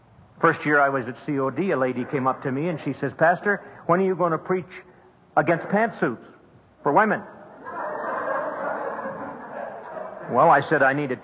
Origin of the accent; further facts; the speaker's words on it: Midwest, United States; moved away; I was raised in the Midwest and Eastern culture where my land on the Lord's Day, we would hardly get into our cars